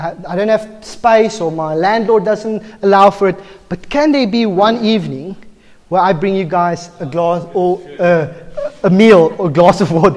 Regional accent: Bloemfontein, Free State, South Africa; Now, I come from Bloemfontein. Fish is like a foreign thing to me.

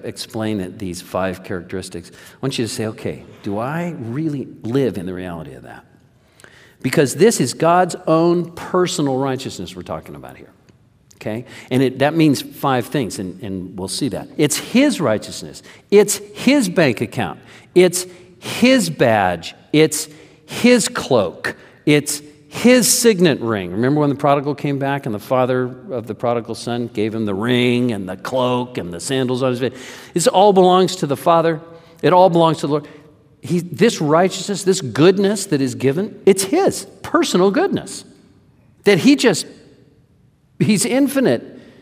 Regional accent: United States; I take it for granted because I was born and raised here.

